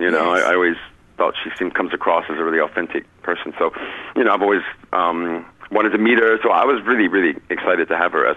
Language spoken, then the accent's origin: English; United States; I look, as an American, I was there when